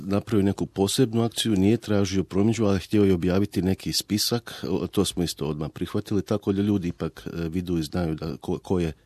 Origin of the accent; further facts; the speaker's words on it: Vukovar, Vukovar-Syrmia County, Croatia; Jedan od tih što sam ja rodom iz Vukovara, pa je to za mene nešto posebno